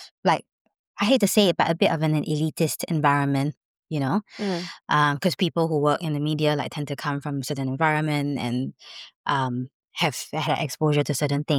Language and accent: English; Singapore; I was privileged growing up in Singapore. You know, I went to good schools. I had a good education.